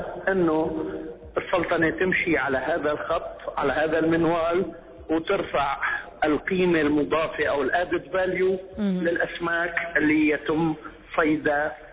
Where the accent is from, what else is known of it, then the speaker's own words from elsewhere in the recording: Syria; يعني أنا أعطيت مثال من بلدي سوريا، لدينا زراعة القطن